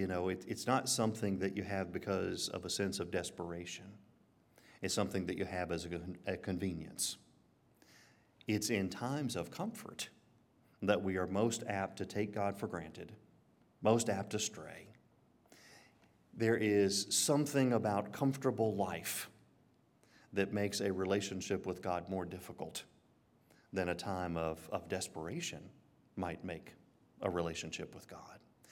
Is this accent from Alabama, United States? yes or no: yes; Alabama, United States; I grew up on the Pleasant Grove, Midfield, Jasper side of town.